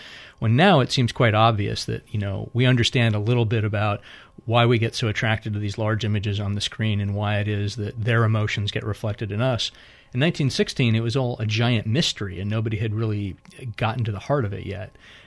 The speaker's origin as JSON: {"language": "English", "town": "Hollywood", "region": "California", "country": "United States", "tie": "born or raised there", "said": "And I grew up in Hollywood"}